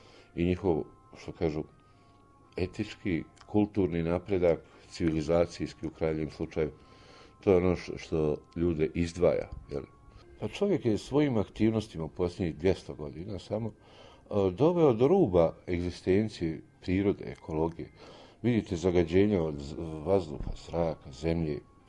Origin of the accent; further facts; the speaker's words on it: Bosnia & Herzegovina; Kod nas u Bosni i Hercegovini i mi moramo mnogo više učiniti nego svi ostali